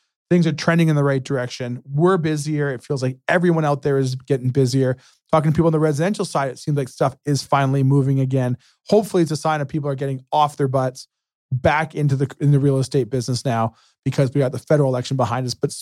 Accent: Canada; me as a Canadian

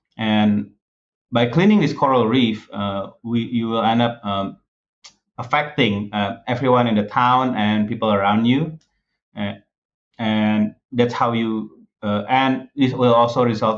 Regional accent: Indonesia; me growing up in Indonesia

